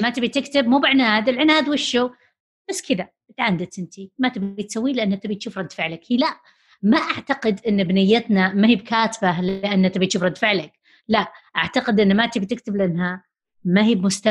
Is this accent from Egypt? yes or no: no; Saudi Arabia; وأيضا لأننا الحين صار عندنا في السعودية عملة نقدية